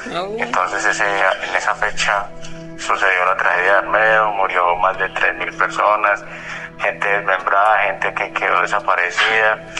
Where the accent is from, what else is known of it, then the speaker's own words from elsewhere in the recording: Medellín, Antioquia, Colombia; pues mi madre, pues, nosotros somos de Medellín